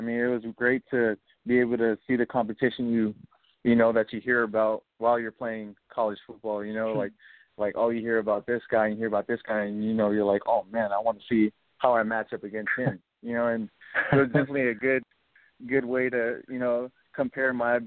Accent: Oceanside, California, United States; Actually, I'm from Oceanside, California.

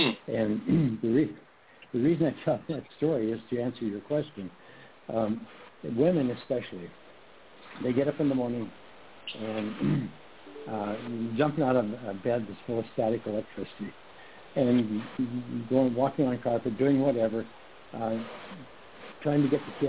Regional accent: Montana, United States; I was raised in Montana, and I grew up as a cowboy, outdoor cowboy type.

